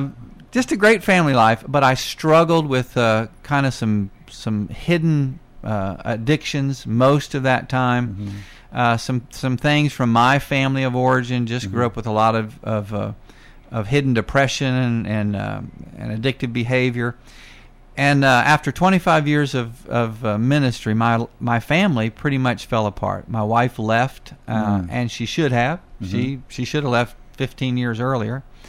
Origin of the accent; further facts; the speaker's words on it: Myrtle Beach, South Carolina, United States; When I was growing up in Myrtle Beach, the population was about 20,000 9 months out of the year, and then 250,000 3 months out of the year.